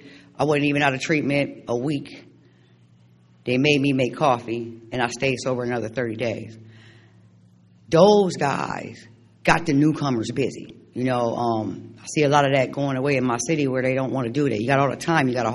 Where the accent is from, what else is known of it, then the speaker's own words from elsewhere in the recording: Akron, Ohio, United States; I'm from Akron, Ohio. Not just Ohio. I'm from where it started.